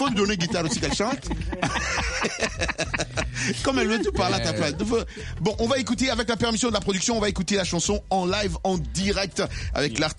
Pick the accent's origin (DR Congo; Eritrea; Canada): DR Congo; Moi, je suis de la RDC